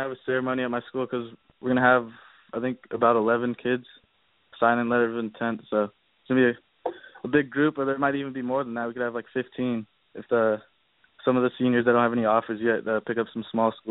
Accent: Torrance, California, United States; But, I mean, me and Mika are from the same city. We're both from Torrance.

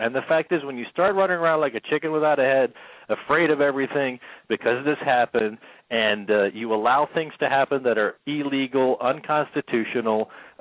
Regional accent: United States; The point is that we're American, so it affects us more when it happens here, real simple.

